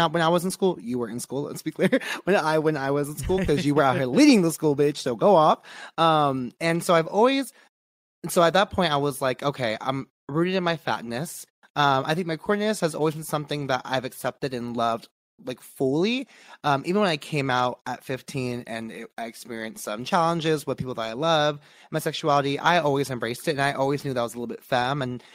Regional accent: California, United States; I grew up in the Bay Area.

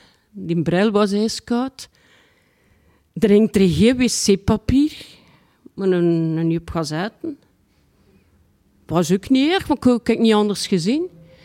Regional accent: Ghent, Flemish Region, Belgium; born there; 1966, de 11e april, met een geboortedatum. Ik ben geboren in Den Briel, in Gent. En mijn moeder en mijn vader die woonden op een Undelhemse Stienweg.

